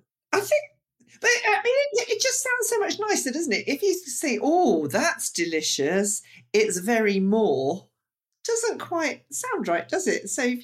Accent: United Kingdom; So, I don't know, just take it as us British are being a little bit weird.

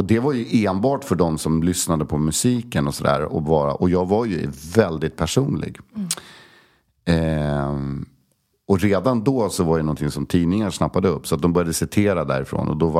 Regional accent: Sweden; Min plats på jorden, och den handlar faktiskt om Koster och västkusten, där jag liksom växte upp på somrarna. För att när jag växte upp så växte jag upp i Sverige på 70-80-talet

